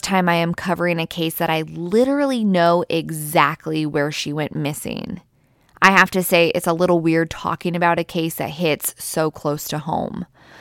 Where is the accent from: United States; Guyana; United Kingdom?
United States; Keizer, Oregon; Today's case actually took place in my hometown of Kaiser, Oregon.